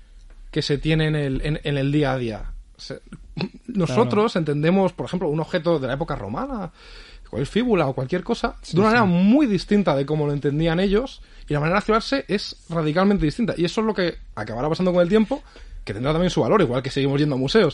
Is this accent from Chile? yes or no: no; Spain; Nosotros, como, digamos, españoles de esta época